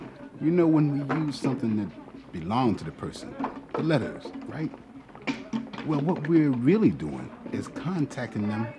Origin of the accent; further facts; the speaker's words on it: Philadelphia, Pennsylvania, United States; No. Home's here. But the house where I was brought up, that's in Philly.